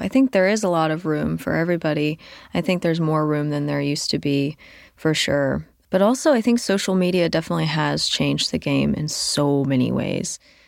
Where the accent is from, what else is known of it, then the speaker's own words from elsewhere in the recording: Texas, United States; my dad used to play it growing up in Texas, and it would just be on in the car